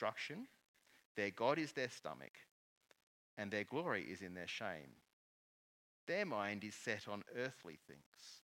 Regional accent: Australia; also born or lived in New Zealand; most of you know that I was born in New Zealand, not here in Australia. I moved to Australia in the early 1980s when I was a small child.

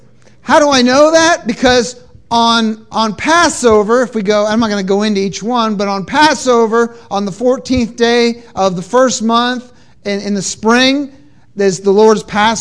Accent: United States; I'm an American Jew. I don't speak like an Israeli, and I don't try to, for the most part. I read Hebrew as an American Jew.

